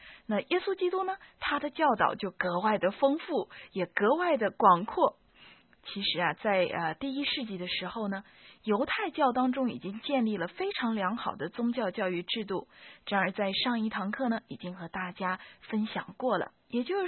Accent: China; 而且呢也不会像我们中国人所说的那种井底之蛙一样哈，只看见自己头上小小的一片天空。

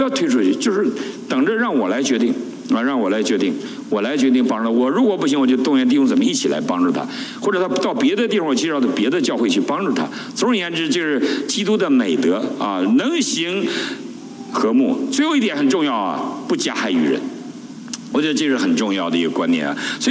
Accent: Northeast China, China

